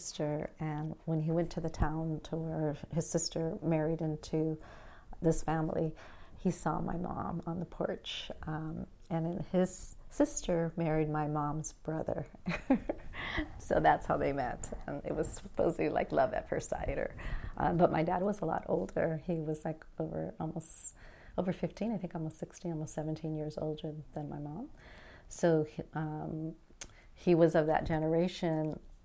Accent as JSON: {"language": "English", "town": "San Diego", "region": "California", "country": "United States", "tie": "born or raised there", "said": "I grew up in Southeast San Diego."}